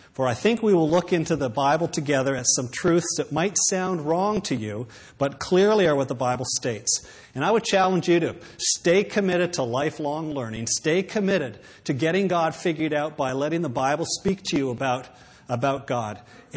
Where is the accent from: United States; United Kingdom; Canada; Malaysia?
Canada; I'm Canadian of English stock. My great-great-grandfather immigrated from England, and … have been hanging around in Ontario ever since.